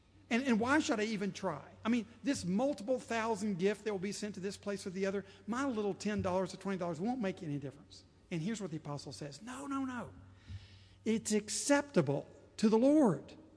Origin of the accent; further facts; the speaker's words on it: Scotland, United Kingdom; I'm Scottish. I really am, so don't get offended if you're... I can talk about us. I can't talk about your ethnic group, but I can talk about mine.